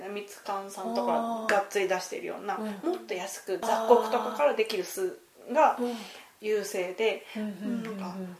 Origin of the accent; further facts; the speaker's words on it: Shizuoka, Japan; 静岡県出身ではあるけど、微妙に違う。